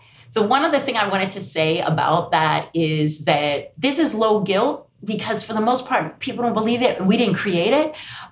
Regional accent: United States; born there; I'm English first language, US born.

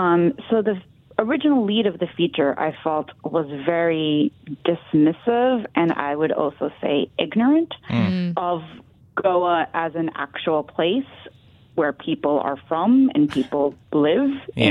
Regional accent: United States; I'm Bangladeshi American.

